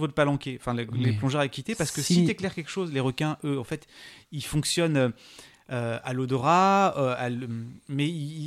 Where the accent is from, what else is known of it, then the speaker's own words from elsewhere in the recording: Réunion, France; moved away; j'ai grandi à La Réunion